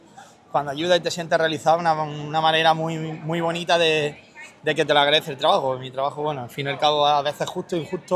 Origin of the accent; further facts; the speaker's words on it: Bailén, Andalusia, Spain; No, soy de Bailén, de Jaén, un pueblo.